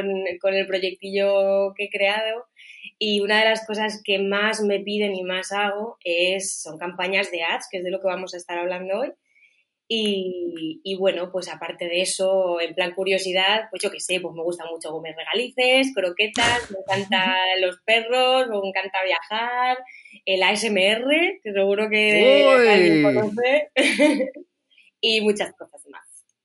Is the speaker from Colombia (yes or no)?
no; Madrid, Community of Madrid, Spain; now in Barcelona, Spain; pues soy de Madrid, vivo en Barcelona